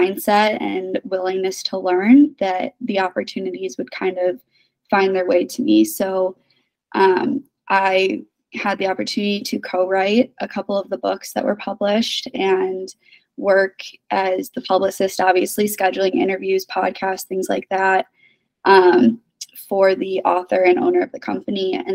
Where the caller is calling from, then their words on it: Chicago, Illinois, United States; I'm located in Chicago.